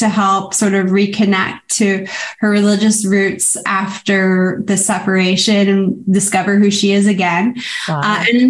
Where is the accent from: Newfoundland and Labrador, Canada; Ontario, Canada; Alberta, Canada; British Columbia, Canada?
Ontario, Canada; Toronto; I'm originally from Toronto.